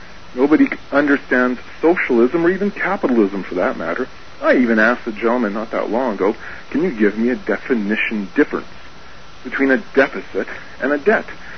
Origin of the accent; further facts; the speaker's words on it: Canada; As a Canadian, I am against a lot of things I see happening within my Canadian system.